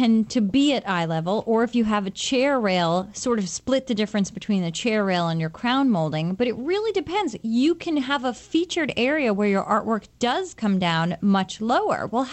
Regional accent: Long Island, New York, United States; I'm from Long Island and I'll be here all week.

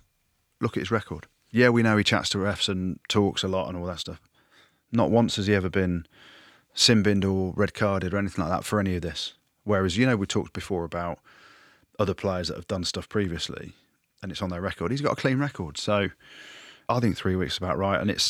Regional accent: South Africa; I am South African.

